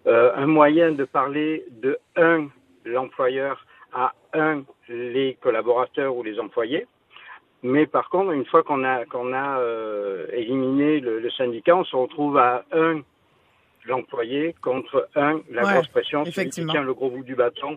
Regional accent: Quebec, Canada; moi, je suis du Lac-Saint-Jean, là. Non, ça fait 17 ans que je suis au Québec

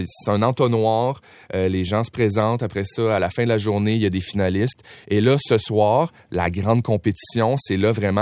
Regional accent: Saguenay, Quebec, Canada; à 14 ans, j'ai commencé à danser. Je viens du Saguenay.

